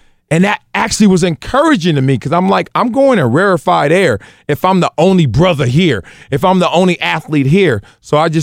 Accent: Compton, California, United States; growing up in Compton, the best way I could say it is you're in a race and there is some monster behind you

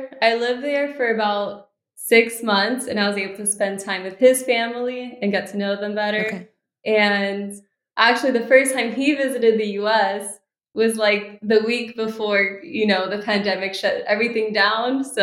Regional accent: Miami, Florida, United States; born there; Yeah, so I was born in Miami, but my family's half Cuban, half Guatemalan.

